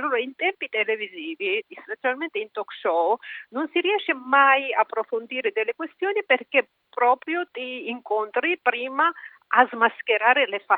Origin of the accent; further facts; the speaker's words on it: Russia; moved away as an adult; per me moralmente diventa difficile di sedersi con la gente che perseguita i miei colleghi russi